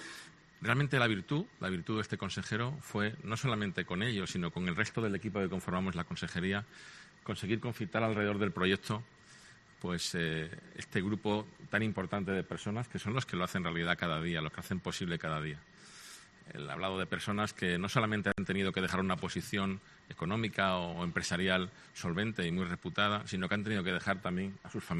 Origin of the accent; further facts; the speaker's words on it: Huesca, Aragon, Spain; now in Málaga, Spain; un tío de Huesca que soy yo, ¿no? Pero bueno, ciertamente yo llegué aquí hace como 40 años y soy tan malagueño como cualquiera